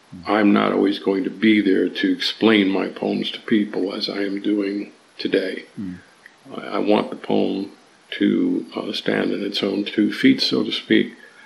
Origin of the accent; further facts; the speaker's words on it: New York, United States; I am Puerto Rican from New York. My father was born in Puerto Rico, and so I have a deep concern for the island and its politics and its history.